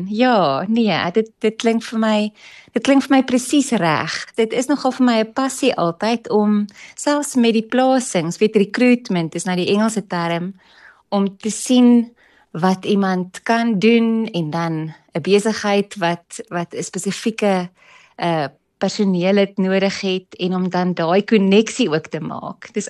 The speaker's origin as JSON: {"language": "Afrikaans", "town": "Marble Hall", "region": "Limpopo", "country": "South Africa", "tie": "born or raised there", "lives_now": "Pretoria, South Africa", "said": "Ek en my man Stefan het vir 'n klomp jaar op Mabelhol geboer met sitrus. Ons het albei groot geword op Mabelhol ook"}